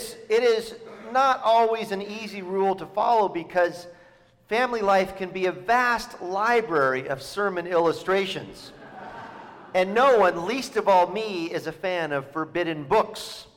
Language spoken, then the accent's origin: English; Mendocino, California, United States; Growing up in Mendocino in the 1970s, this Jesus looked a lot like the hippies who were my parents' friends.